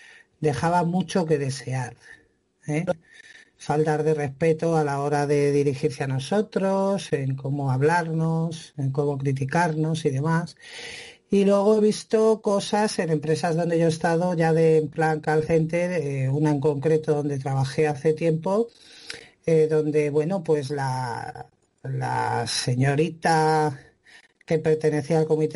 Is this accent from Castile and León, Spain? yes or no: no; Madrid, Community of Madrid, Spain; yo soy de Madrid